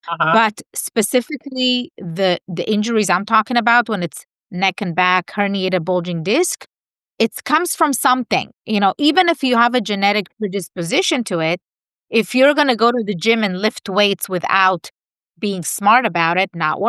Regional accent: California, United States; Yeah, so I'm from California. I'm in LA. I have three locations here in the LA area.

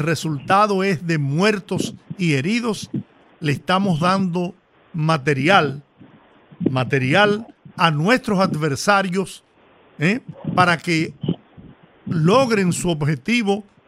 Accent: Dominican Republic; yo me identifico con él, pero también como dominicano.

